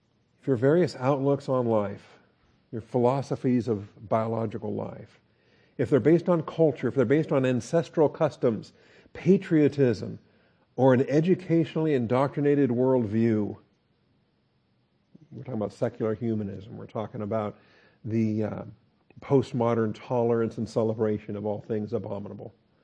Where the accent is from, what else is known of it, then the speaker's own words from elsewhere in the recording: United States; born there; I could have been born a Uyghur in communist China, but I was born in America, and praise God for that.